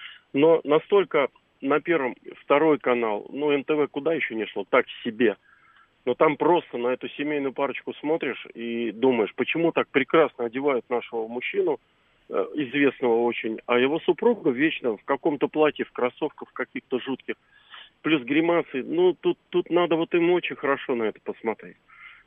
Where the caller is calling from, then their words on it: Moscow, Russia; из Москвы.